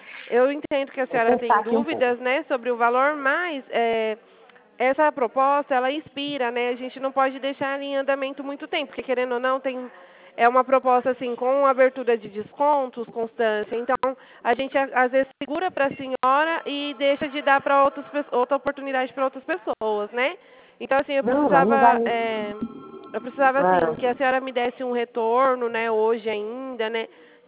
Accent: Palmas, Tocantins, Brazil; Isso, eu sou aqui da cidade de Palmas

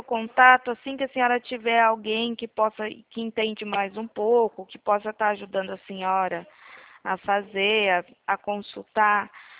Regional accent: Atibaia, São Paulo, Brazil; Eu sou daqui de Atibaia, interior de São Paulo

